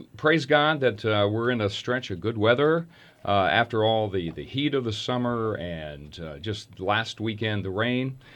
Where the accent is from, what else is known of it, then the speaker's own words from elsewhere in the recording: Erie, Pennsylvania, United States; Well, I'm not from Philadelphia originally. My wife is. She's from Huntington Valley originally, and we met in college in Western PA. I'm from Erie, Pennsylvania